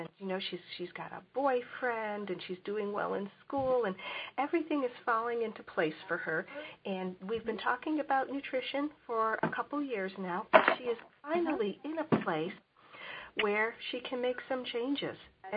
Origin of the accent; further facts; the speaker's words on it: California, United States; I'm from Southern California, and I work with college students.